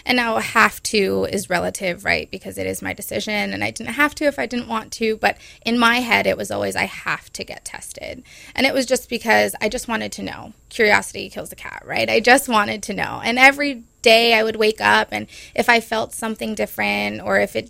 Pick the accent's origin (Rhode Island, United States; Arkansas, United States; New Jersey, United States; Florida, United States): Rhode Island, United States; So my mom, I'm originally from Rhode Island. I've been here for 5 years now.